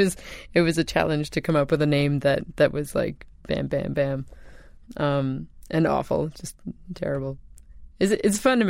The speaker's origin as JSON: {"language": "English", "country": "Canada", "said": "maybe it's because I'm from Canada, which is kind of an underrepresented place in the great big area of entertainment and popular culture"}